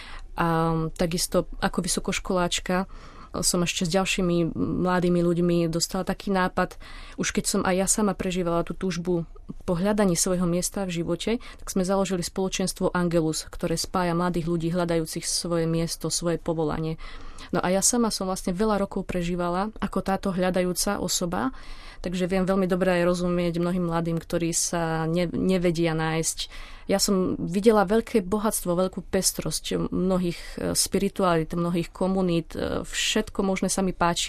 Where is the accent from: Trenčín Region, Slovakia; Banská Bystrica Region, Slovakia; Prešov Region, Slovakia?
Trenčín Region, Slovakia; Trenčín; pochádzam z Trenčína, z najväčšieho sídliska Juh, a k viere som sa dostala v podstate cez naše farské spoločenstvo